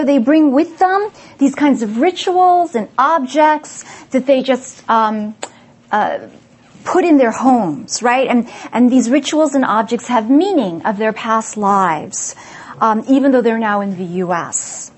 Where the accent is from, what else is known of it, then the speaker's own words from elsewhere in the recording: Queens, New York, United States; when I was growing up, actually in New York City, I was born in Manhattan's Chinatown and grew up in Queens.